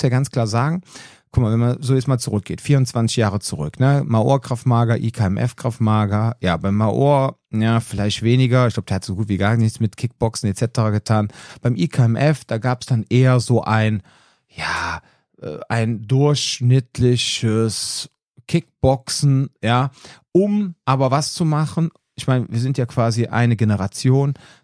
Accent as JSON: {"language": "German", "town": "Cologne", "region": "North Rhine-Westphalia", "country": "Germany", "said": "bei uns in Köln, sagt man Stadtteil, Stadtviertel, sagen wir so Veedel."}